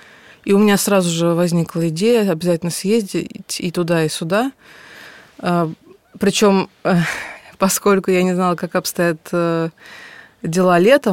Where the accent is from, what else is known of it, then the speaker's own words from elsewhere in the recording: Ural, Russia; now in Moscow, Russia; Я даже не то, что житель Москвы, я вообще родом с Урала.